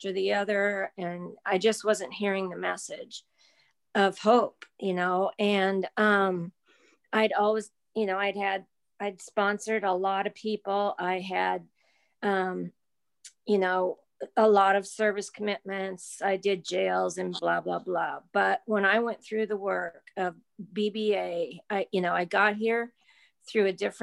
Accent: Seattle, Washington, United States; I'm an alcoholic from Seattle.

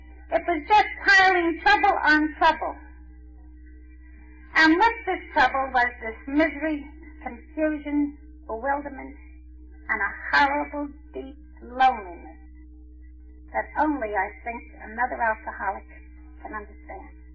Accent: Ireland; because of being Irish, I think, because of being proud, because of this shame, I wouldn't drink.

